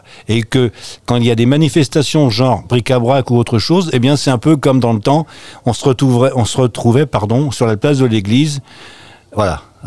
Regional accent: Saint-Nazaire, Pays de la Loire, France; now in La Flèche, France; moi, je ne suis pas d'ici, donc je suis de Saint-Nazaire

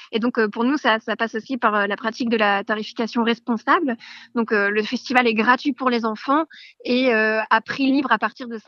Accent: Clermont-Créans, Pays de la Loire, France; j'ai grandi ici à Clermont-Créant

